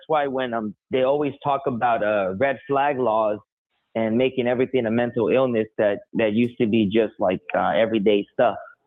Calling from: Texas, United States; from Texas.

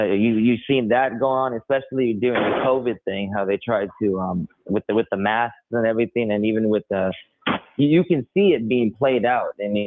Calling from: Texas, United States; from Texas.

